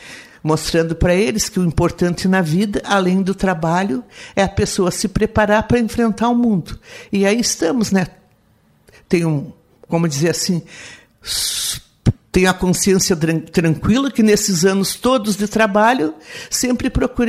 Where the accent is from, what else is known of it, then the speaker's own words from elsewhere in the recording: Bom Jesus, Rio Grande do Sul, Brazil; now in Araranguá, Brazil; trabalhei 2 anos lá em São José dos Ausentes, que era do distrito de Bom Jesus, a minha cidade natal. Lá casei, conheci o Hamilton, casei e viemos morar em Araranguá.